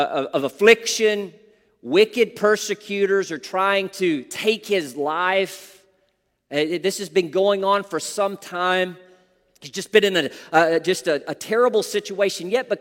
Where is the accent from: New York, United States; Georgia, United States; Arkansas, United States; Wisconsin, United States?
Arkansas, United States; Most of you are aware that I grew up in Northeast Arkansas, and being an Arkansan, I am a loyalist in heart to Walmart.